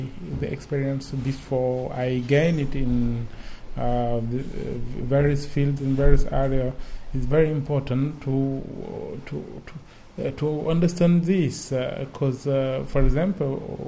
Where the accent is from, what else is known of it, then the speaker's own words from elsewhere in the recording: Dakar, Senegal; now in Palermo, Italy; I'm from Senegal. I was born 40 years ago in Dakar, in Senegal. And now I'm living in Palermo, in Italy.